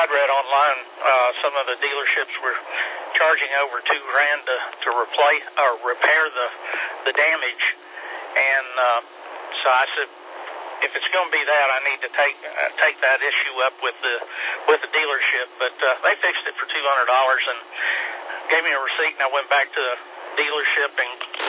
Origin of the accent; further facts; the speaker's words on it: Asheville, North Carolina, United States; I'm from Asheville